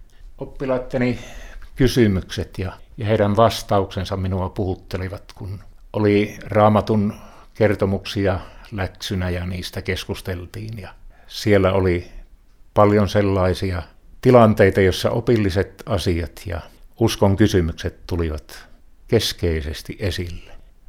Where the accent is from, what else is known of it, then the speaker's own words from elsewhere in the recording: North Karelia, Finland; now in Pudasjärvi, Finland; Olen lähtöisin Pohjois-Karjalasta.